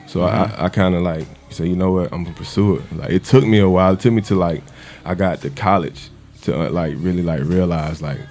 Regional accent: Rocky Mount, North Carolina, United States; I'm from Nash County, North Carolina, Rocky Mount, Nashville area.

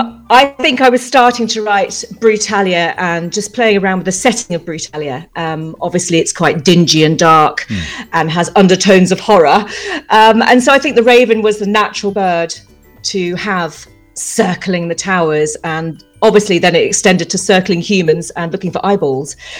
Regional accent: Oxford, South East England, United Kingdom; also born or lived in Australia; And I was originally born in Australia and then came over here when I was about six and had my formative years growing up in Oxford, which is a rather, rather delightful city.

